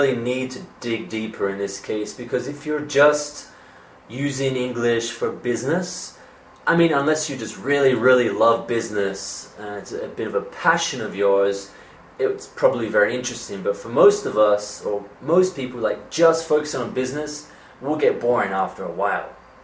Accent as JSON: {"language": "English", "town": "Perth", "region": "Western Australia", "country": "Australia", "said": "So, I'm from Perth."}